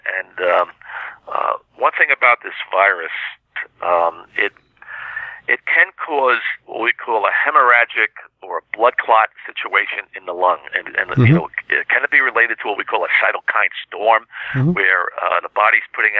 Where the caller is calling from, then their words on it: Florida, United States; I'm calling you from Florida right now.